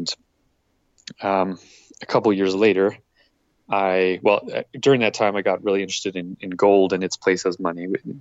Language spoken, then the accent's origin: English; Keystone, Colorado, United States; now in Denver, United States; Yeah, I grew up in Keystone, Colorado, up in the mountains, in the ski areas.